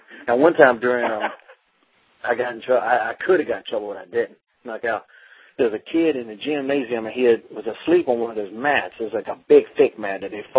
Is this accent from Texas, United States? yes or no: no; North Carolina, United States; you know, Mid-Atlantic, growing up in North Carolina, you know, if you're a wrestling fan, you're going to love Ric Flair